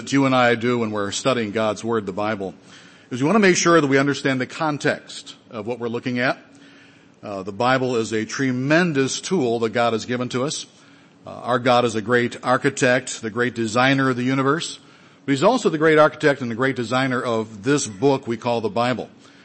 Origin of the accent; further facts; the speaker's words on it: Detroit, Michigan, United States; I was born in January 1952 in Detroit, Michigan, Detroiter born and bred, lived there most of my life.